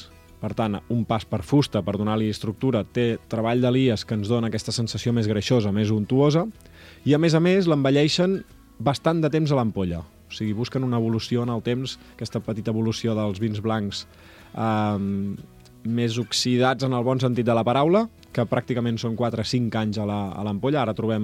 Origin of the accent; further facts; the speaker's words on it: Sant Joan de Mediona, Catalonia, Spain; és de Sant Joan de Mediona, d'on sóc jo.